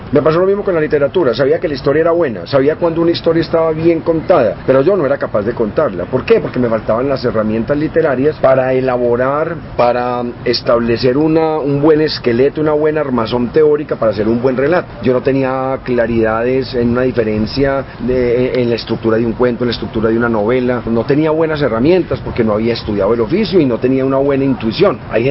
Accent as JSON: {"language": "Spanish", "town": "Medellín", "region": "Antioquia", "country": "Colombia", "tie": "born or raised there", "said": "Yo soy producto de un barrio de clase media, específicamente Belén"}